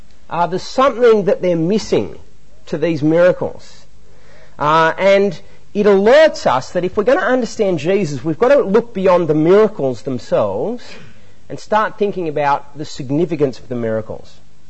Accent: Queanbeyan, New South Wales, Australia; Queanbeyan Olympic Pool, at my hometown in Queanbeyan

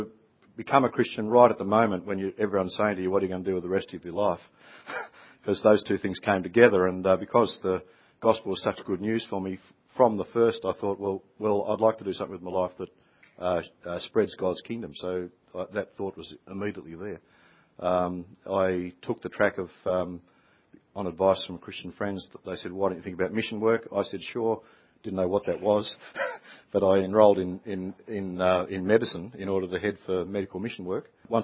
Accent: Tasmania, Australia; moved away; also born or lived in New South Wales; I grew up in Tasmania, when we were in Tasmania, I had a Methodist Sunday school upbringing. Moved to New South Wales, to Barrel

